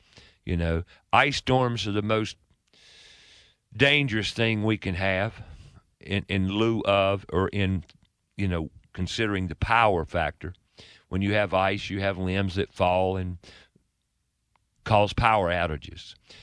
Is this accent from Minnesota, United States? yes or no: no; Charlotte, North Carolina, United States; I was born and raised in Charlotte, and the weather has changed a bit, gotten seasonally a little warmer in the winter.